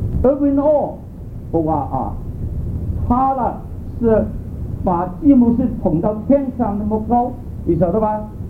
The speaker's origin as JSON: {"language": "Chinese", "country": "Hong Kong", "tie": "born or raised there", "second_language": "Chinese", "said": "我广东人，我快到76岁，我在香港长大，"}